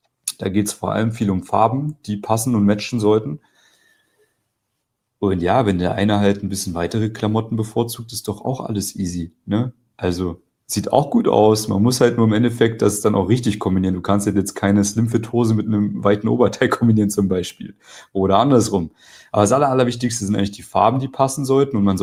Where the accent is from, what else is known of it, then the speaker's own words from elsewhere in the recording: East Germany, Germany; ich bin auch aus Ostdeutschland, ich darf da Witze drüber machen.